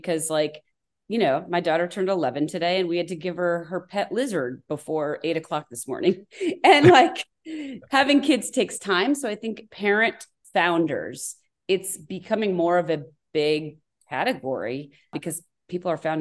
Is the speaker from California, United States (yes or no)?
no; Connecticut, United States; I got a lot of cousins and a gigantic family all spread across the South, but I grew up in Connecticut.